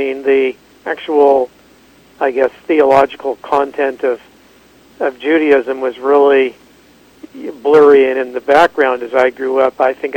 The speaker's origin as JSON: {"language": "English", "town": "Seattle", "region": "Washington", "country": "United States", "tie": "born or raised there", "said": "Yes, I was born in Seattle, and I've lived in the Pacific Northwest, you know, my entire life."}